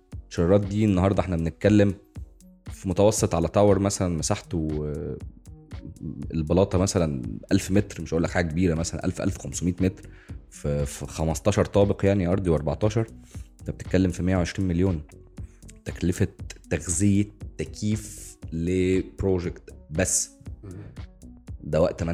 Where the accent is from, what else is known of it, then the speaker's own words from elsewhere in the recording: Egypt; الانترست ريت دلوقتي عندنا في مصر